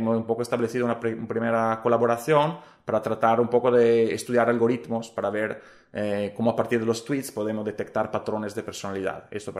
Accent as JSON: {"language": "Spanish", "country": "Italy", "accent": "Italian", "first_language": "Italian", "second_language": "Spanish", "said": "Bueno, tres, digamos. L'italiano, evidentemente, inglés, siempre con mi acento italiano, pero el castellano."}